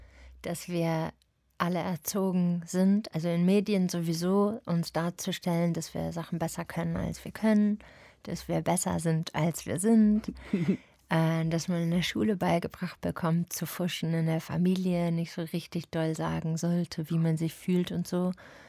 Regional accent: England, United Kingdom; German is a second language; Weißt du, ich komme ja aus England

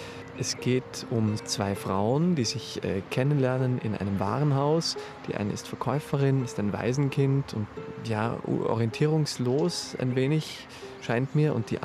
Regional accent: Vienna, Austria; Ich bin aus Wien und gerade in Frankfurt zu Besuch.

